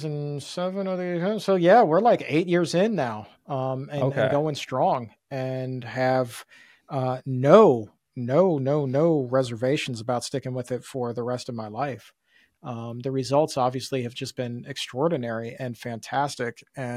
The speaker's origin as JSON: {"language": "English", "region": "the South", "country": "United States", "tie": "born or raised there", "said": "Like, growing up in the South, I loved grits."}